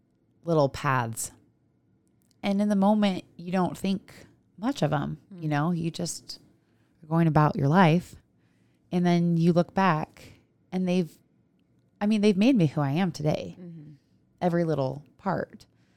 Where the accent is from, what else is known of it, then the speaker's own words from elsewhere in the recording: Rocklin, California, United States; So I grew up right outside of Sacramento. My dad and my brother are still there. It's called Rockland, NorCal. And I grew up there my entire life.